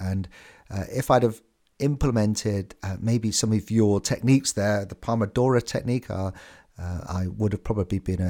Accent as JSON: {"language": "English", "country": "United Kingdom", "said": "I'm a Brit."}